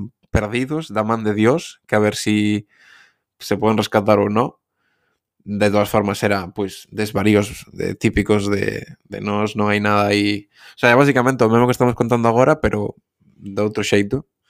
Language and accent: Galician; A Coruña, Galicia, Spain; somos os dous galegos, eu son da Coruña e la de Pontevedra